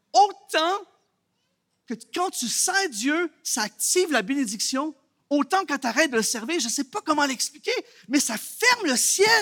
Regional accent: Canada; Mon accent aujourd'hui est connecté au fait que j'ai grandi toute ma vie ici.

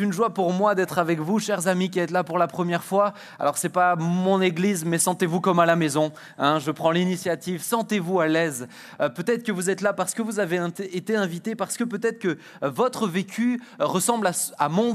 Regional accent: France; je suis français

